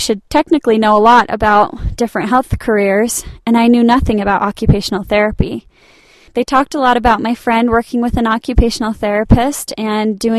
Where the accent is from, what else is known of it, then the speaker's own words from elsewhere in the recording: Salt Lake City, Utah, United States; I grew up in Salt Lake City, Utah.